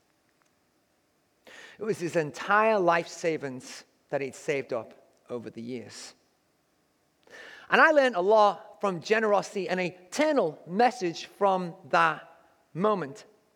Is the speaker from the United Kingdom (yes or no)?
yes; England, United Kingdom; You need a carpet, and growing up in England.